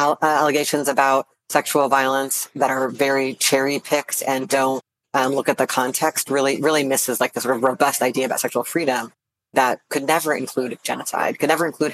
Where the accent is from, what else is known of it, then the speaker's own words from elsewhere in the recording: United States; with my tax dollars in my name as an American, also as a Jewish person.